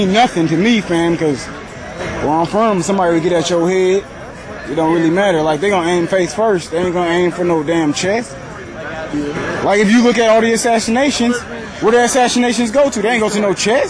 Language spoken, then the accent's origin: English; Minneapolis, Minnesota, United States; I'm from South Minneapolis.